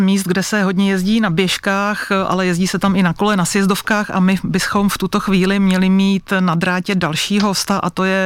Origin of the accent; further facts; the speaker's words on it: Písek, South Bohemian Region, Czechia; já jsem jako dítě ve Spartaku Písek, odkud pocházím, teda z města Písek, začínala i se sjezdovým lyžováním